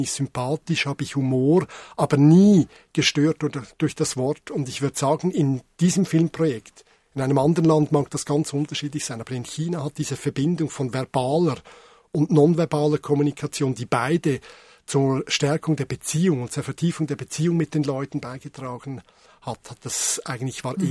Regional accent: Switzerland; Mir als Schweizer, ich als Mann, ich als Teil der Jugendbewegung 80er Jahre

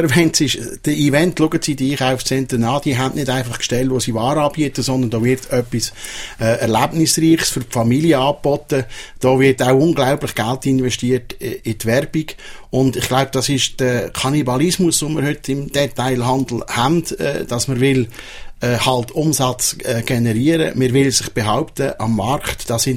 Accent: Switzerland

